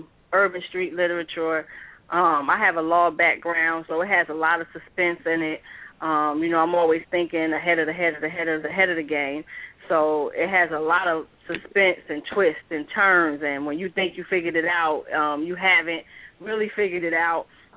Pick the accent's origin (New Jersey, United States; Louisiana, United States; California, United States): New Jersey, United States; You know, I grew up in North New Jersey in the projects, and you see a lot.